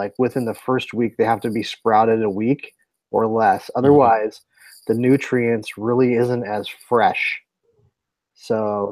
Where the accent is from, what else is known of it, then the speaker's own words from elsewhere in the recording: Cleveland, Ohio, United States; I'm from Cleveland.